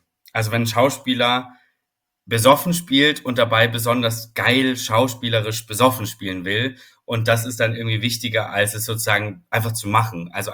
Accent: Vorarlberg, Austria; now in Germany; Käse aus meiner Heimat gibt, aus Vorarlberg.

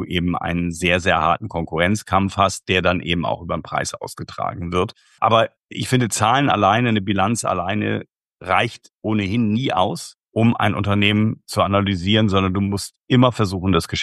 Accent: Bremen, Germany; Ja, ich bin ja Bremer

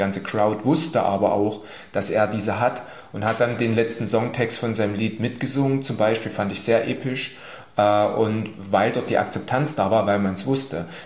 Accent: Saxony, Germany; ich komme ja auch aus dem Erzgebirge

